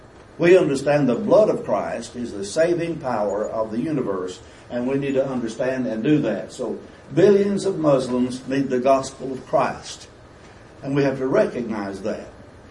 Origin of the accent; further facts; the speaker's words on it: United States; I'm an American. I'm proud of it.